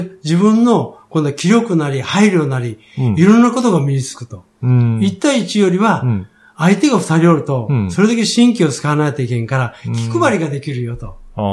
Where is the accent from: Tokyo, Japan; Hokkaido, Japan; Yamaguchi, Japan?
Yamaguchi, Japan; Iwakuni; ちょうど私は岩国で育ったもんですから、ちょうど戦争終わって岩国に米軍が来たんですね。